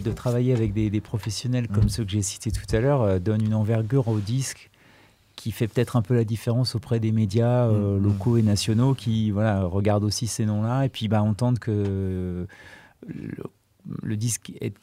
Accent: Lyon, Auvergne-Rhône-Alpes, France; moi je viens de Lyon

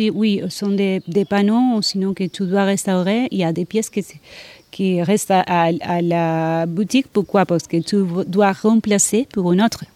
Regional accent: Argentina; French is a second language; moved away as an adult; now in France; Je viens de l'Argentine, oui. Déjà, je suis là il y a 7 ans.

